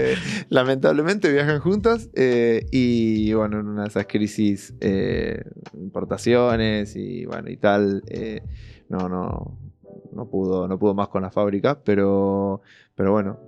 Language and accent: Spanish; Mar del Plata, Buenos Aires Province, Argentina; Yo no soy de Buenos Aires, soy de Mar del Plata, que es una ciudad que queda a 400 kilómetros. Es un núcleo urbano igualmente importante y tiene su centro gallego